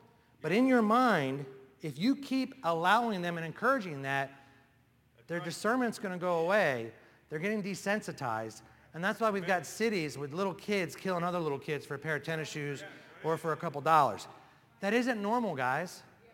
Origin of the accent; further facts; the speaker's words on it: Maryland, United States; I grew up in Maryland. You don't get much liberal, more liberal than Maryland. I grew up there where everybody was the same